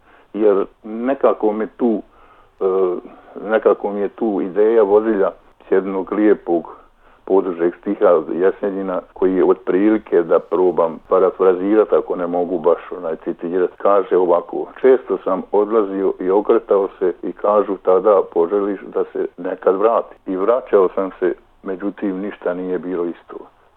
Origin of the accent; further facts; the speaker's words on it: Slavonia, Croatia; born there; also born or lived in Brčko / Sarajevo; Ja sam rođen u Slavoniji, u Brčkom sam završio gimnaziju, u Sarajevu studirao političke nauke